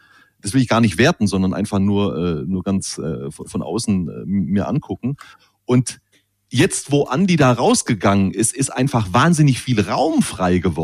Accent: Ehingen, Baden-Württemberg, Germany; Zu meiner Zeit, als ich aufgewachsen bin in Ehingen

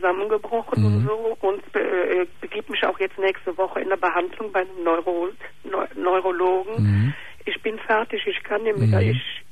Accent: Cologne, North Rhine-Westphalia, Germany; ich bin aus Köln.

